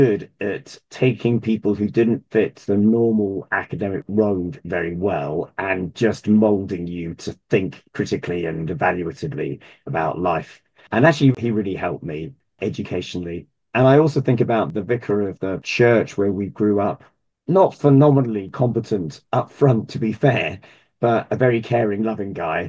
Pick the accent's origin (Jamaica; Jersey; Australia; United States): Jersey; Yes, well, I come from Jersey in the Channel Islands. When I'm in America, of course, I have to say I'm from Old Jersey